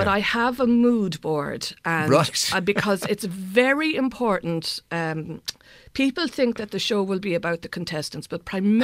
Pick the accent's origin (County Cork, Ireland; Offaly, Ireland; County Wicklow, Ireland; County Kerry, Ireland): County Cork, Ireland; I'm from Arhla, which is between Cork City and Macroom.